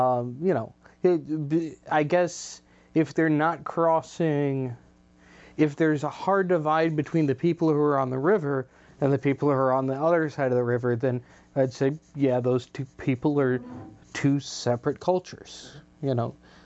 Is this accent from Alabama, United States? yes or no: no; Texas, United States; born there; I was born in Texas too.